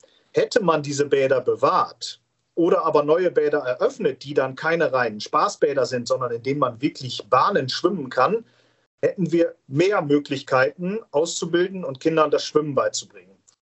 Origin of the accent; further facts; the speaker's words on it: Garrel, Lower Saxony, Germany; in meiner Heimatortsgruppe, in meiner Heimatgemeinde in Garrel.